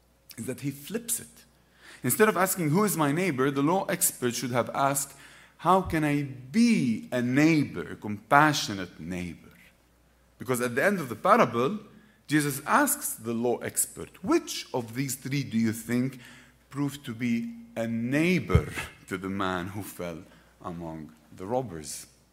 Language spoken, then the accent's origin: English; Bethlehem, West Bank, Palestine; As a child growing up in Bethlehem, I didn't know much about the Bible.